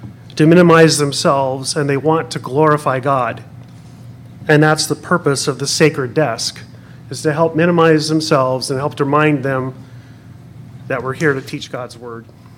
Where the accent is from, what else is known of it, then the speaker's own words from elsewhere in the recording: Pasco, Washington, United States; I grew up in Pasco, Washington, and I was a Boy Scout, a Cub Scout and a Boy Scout, and a Kennewick City Police Department Police Explorer all the way up until I was 21.